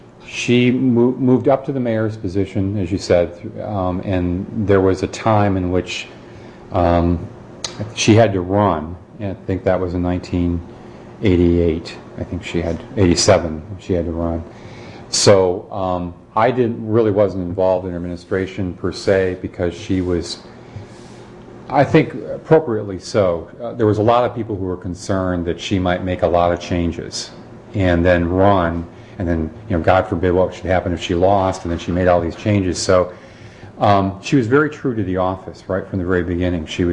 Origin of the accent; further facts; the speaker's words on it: Seneca Falls, New York, United States; born there; I was born in Seneca Falls, New York. Small, very small town upstate New York.